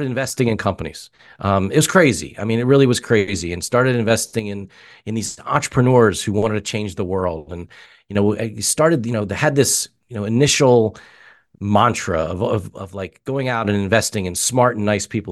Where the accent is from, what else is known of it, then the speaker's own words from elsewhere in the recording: Wilmington, Delaware, United States; You know, I grew up in Wilmington, Delaware.